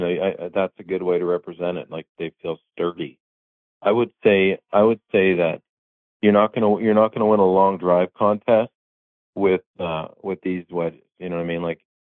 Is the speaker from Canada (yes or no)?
yes; Canada; I grew up around George Knudsen in Canada.